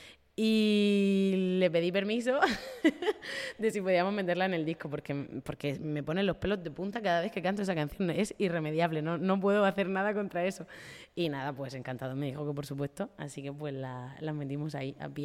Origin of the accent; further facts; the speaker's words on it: Correntías, Valencian Community, Spain; grabado en Correntías, que es de donde soy yo.